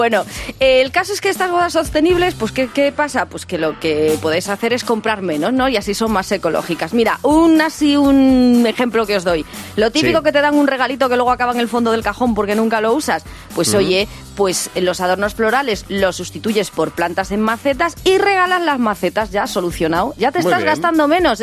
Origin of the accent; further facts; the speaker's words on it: Galicia, Spain; Yo que soy gallega, lo peor que te puede pasar en una boda en Galicia es que la gente salga con hambre del banquete.